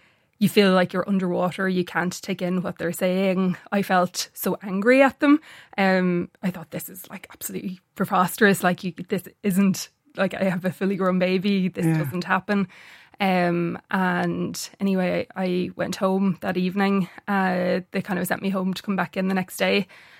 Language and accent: English; Ulster, Ireland; I'm from Donegal, so wake culture is quite a, you know, prevalent thing.